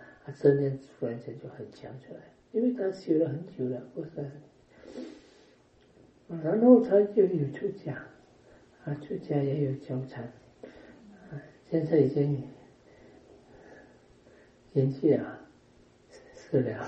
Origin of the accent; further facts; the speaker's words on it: Penang, Malaysia; 因为我们槟城那边啊